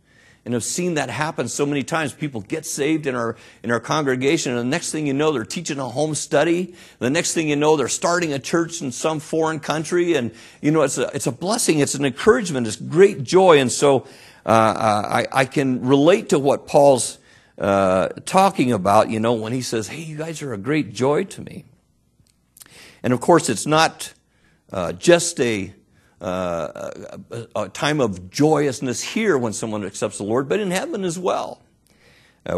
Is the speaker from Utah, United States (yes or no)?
no; Arkansas, United States; I'm from Arkansas, and I say you all